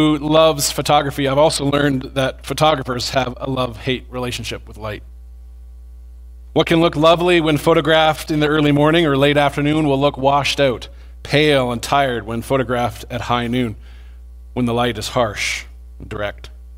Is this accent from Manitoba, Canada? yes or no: no; Yukon, Canada; I grew up in the Yukon Territory, and those who grew up in the Yukon are fans of light. I was in grade 4 when I experienced my first Yukon winter.